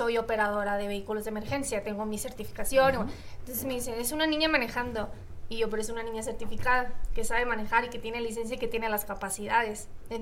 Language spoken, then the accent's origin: Spanish; Sonora, Mexico; Digo, yo vengo de Sonora, ¿no? Entonces tengo muy referenciado Hermosillo.